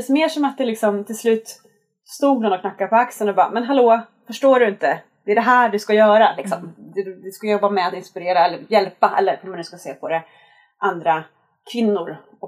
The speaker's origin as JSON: {"language": "Swedish", "region": "Dalarna County", "country": "Sweden", "said": "Det var väldigt klassiska moramönster och kurbitsmönster, för jag är från Dalarna."}